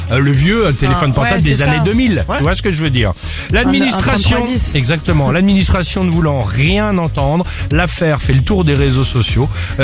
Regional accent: Paris, Île-de-France, France; Je viens de Paris

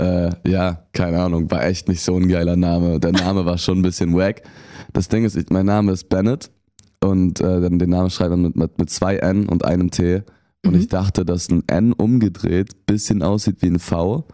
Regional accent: Düsseldorf, North Rhine-Westphalia, Germany; ich bin selber aufgewachsen mit so Punkrock-Mucke und so. Ich bin halt auch Düsseldorfer

